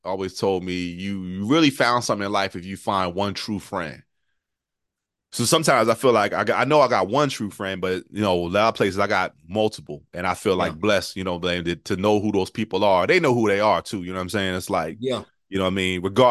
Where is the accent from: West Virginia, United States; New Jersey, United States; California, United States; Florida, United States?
New Jersey, United States; Willingboro; So I grew up in Willingboro, New Jersey, man.